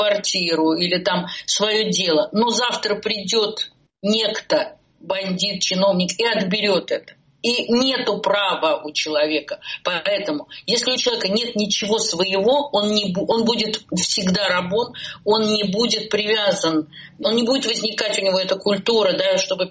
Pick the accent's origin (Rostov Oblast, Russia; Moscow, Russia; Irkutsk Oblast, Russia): Moscow, Russia; я, девочка, которая росла в Бабушкине там в юности